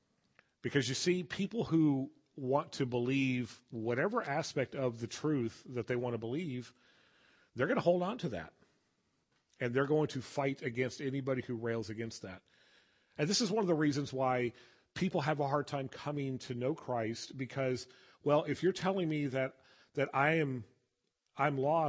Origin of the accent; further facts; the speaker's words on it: Dallas, Texas, United States; In other words, I grew up in Dallas. You guys don't know that.